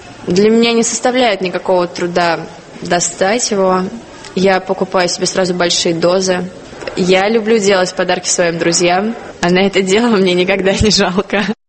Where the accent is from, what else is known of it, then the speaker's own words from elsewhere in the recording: Moscow, Russia; Мне сейчас 20 лет. Родилась я, выросла в Москве, в очень обеспеченной семье.